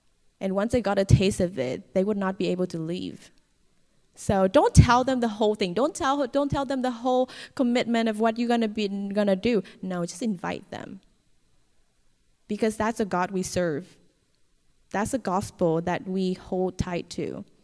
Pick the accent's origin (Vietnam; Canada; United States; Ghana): Vietnam; Northern Vietnam; I am from Vietnam, and it's not as strict as some other countries' policy, but we also influence with communism. So the churches in the north, where I came from, are very closed door.